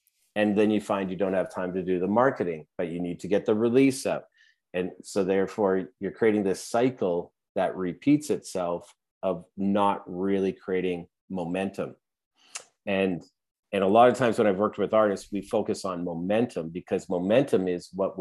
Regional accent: Canada; And we're Canadian, so I relate everything to hockey.

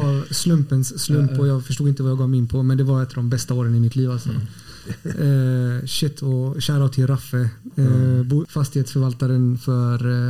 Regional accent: Mölndal, Västra Götaland County, Sweden; Jag är ändå född och uppvuxen i Mölndal

